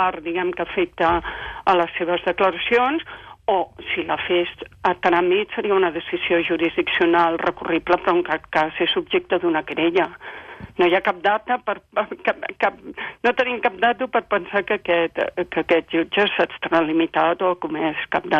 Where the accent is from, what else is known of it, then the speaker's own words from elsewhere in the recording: Catalonia, Spain; jo com a jutge espanyol, jutge catalana, jutge espanyola de l'Audiència de Barcelona